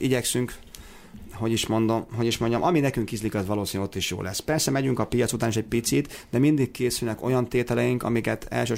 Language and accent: Hungarian; Tata, Komárom-Esztergom, Hungary; Tehát én tényleg én elfogult tatai vagyok, büszke tatai vagyok